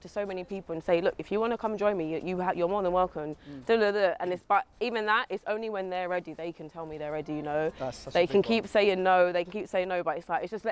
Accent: London, United Kingdom; Family here, yep.

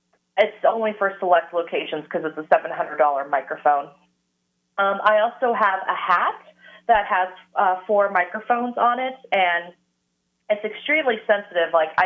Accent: San Diego, California, United States; I grew up in San Diego, so we had a few haunted spots there.

